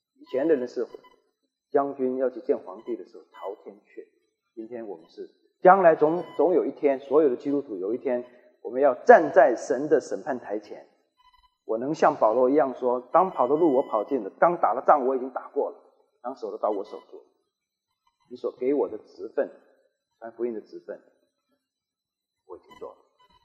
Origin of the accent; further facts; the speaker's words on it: Taiwan; 对我来说，生在台湾，长在台湾，我只有一次回过中国，短短的7天，在我的家乡厦门几乎足不出户。